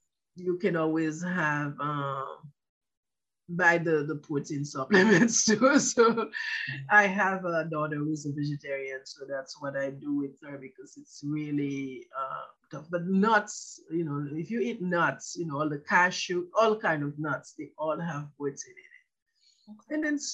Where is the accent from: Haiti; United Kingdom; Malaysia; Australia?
Haiti; now in United States; I grew up in Haiti, and there are some fruits that we had in Haiti, we do not have them in the United States. So when I had, when I came here, I had to adapt.